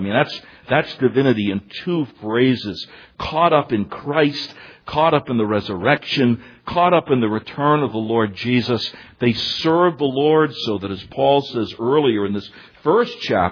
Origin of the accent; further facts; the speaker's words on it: New York, United States; I'm from New York. I get suspicious of these things put in front of me.